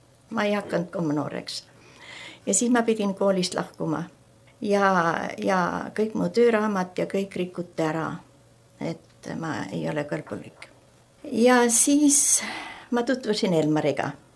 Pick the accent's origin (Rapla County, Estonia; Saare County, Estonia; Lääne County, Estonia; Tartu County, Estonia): Saare County, Estonia; born there; now in Tallinn, Estonia; Mina olen sündinud Saaremaal ja Kaarma vallas. Meil oli seal üks väike vabadiku talu, isa ja emal.